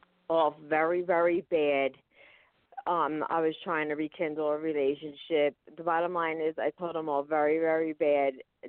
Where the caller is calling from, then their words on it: Philadelphia, Pennsylvania, United States; from Philadelphia.